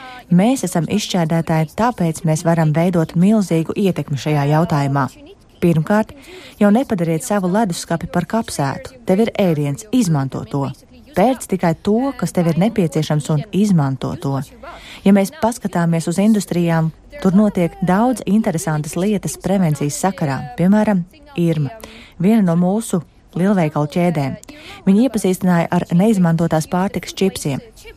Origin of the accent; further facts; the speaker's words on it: Moscow, Russia; moved away as an adult; now in Denmark; Es esmu no Maskavas, šeit dzīvoju 23 gadus, tā kā tagad esmu dānieti.